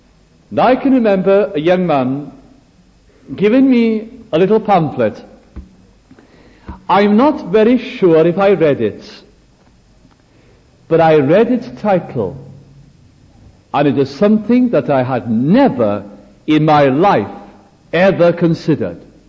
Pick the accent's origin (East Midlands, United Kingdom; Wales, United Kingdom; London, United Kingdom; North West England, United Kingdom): Wales, United Kingdom; I'd always been faced in a church, a little Welsh church that I attended in my hometown.